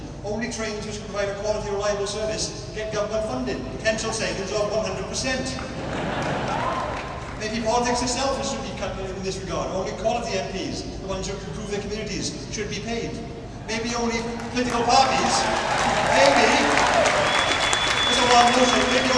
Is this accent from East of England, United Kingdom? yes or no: no; Wales, United Kingdom; our Prime Minister David Cameron, which as a Welsh person, that still makes me gag slightly to say that.